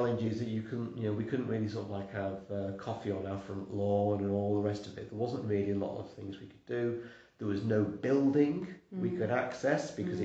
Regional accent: North West England, United Kingdom; we're from Lancashire

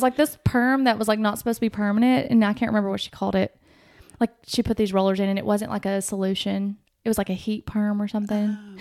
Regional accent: Winchester, Tennessee, United States; Because I had several high school friends, because I'm from a very small town. I'm not from here either. I'm from Winchester, Tennessee.

